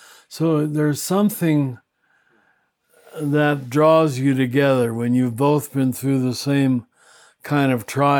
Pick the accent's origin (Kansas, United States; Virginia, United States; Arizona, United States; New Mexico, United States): Kansas, United States; born there; Oh, well, I was born in Kansas, boring, flat Kansas.